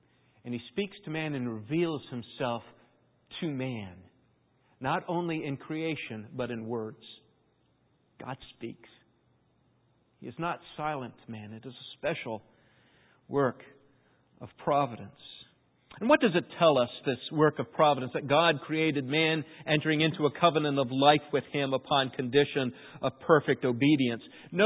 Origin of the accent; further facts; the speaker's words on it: East Coast, United States; Growing up on the East Coast, I never saw it.